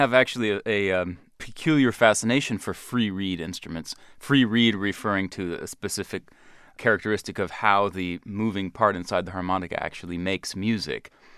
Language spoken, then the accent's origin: English; Pennsylvania, United States; I was homeschooled, and growing up in Pennsylvania, I was never in church.